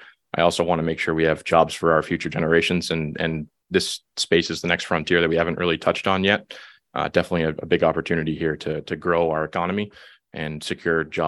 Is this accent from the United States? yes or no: yes; Wells, Maine, United States; I'm from Wells.